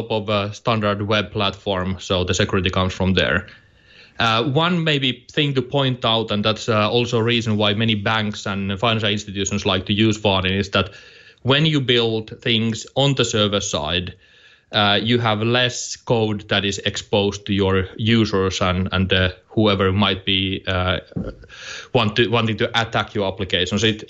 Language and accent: English; Finland; English is a second language; we are originally from Finland.